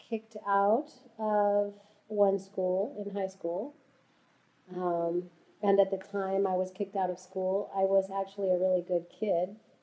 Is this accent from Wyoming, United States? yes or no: yes; Jackson, Wyoming, United States; born there; I was born in Jackson, Wyoming, and I love it that I started this journey on Earth in some of the most remarkable mountains on the planet.